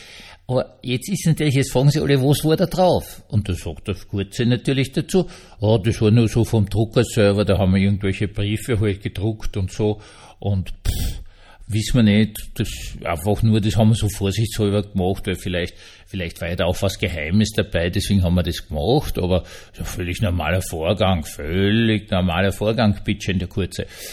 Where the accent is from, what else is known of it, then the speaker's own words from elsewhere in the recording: Austria; Wir als Österreicher müssen schon langsam sagen, sie sind alle so dumm und sie sind unsere Ch